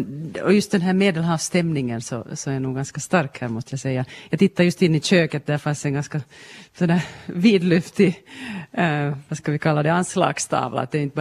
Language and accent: Swedish; Ekenäs, Uusimaa, Finland; ställe som jag ofta cyklar förbi här hemma i min hemstad Ekenäs